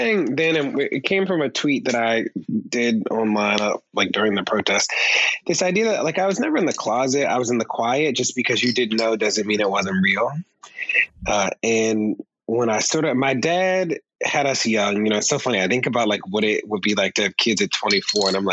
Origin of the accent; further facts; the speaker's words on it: Baltimore, Maryland, United States; I think part of like where we grew up in Baltimore and the way our family was set up, I think we sort of grew up pretty quickly.